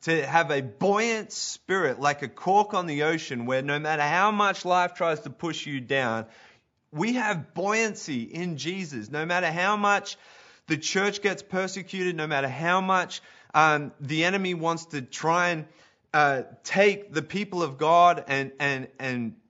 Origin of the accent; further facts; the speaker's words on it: Australia; accent: Australian; now in Canada; The moment I talk, the moment things start coming out of my mouth and my Aussie accent, people ask me, like, oh, you know, what are you doing here?